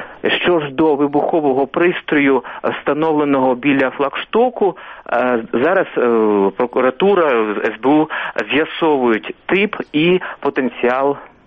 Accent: Kharkiv, Kharkiv Oblast, Ukraine; ми всі харків'яни тут дуже хвилюємося.

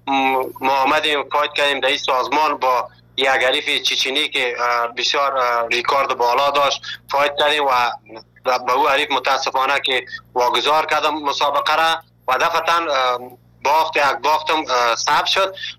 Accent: Afghanistan; now in Malatya, Turkey; اول که از افغانستان آمدیم در یک جای یک شهر شهر مالاتیا

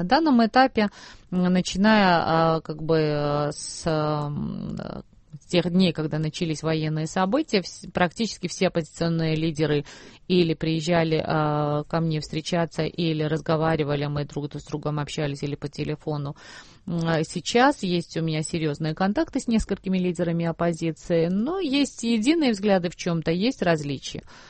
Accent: Georgia; Russian is a second language; если мы, грузины, сами себе не поможем и не будем адекватно себя вести

